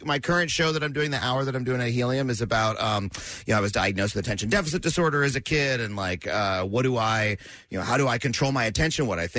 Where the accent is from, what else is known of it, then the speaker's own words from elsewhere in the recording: New York, United States; I grew up on Long Island, yeah. And my dad, every 10 minutes driving into the city, quiet, I got to hear the traffic on the 8th.